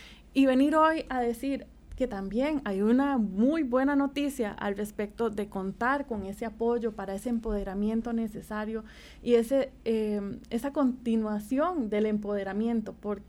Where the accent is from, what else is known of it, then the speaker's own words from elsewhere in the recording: Costa Rica; está diciéndonos como costarricenses, vean que hay cosas buenas que hay que fortalecer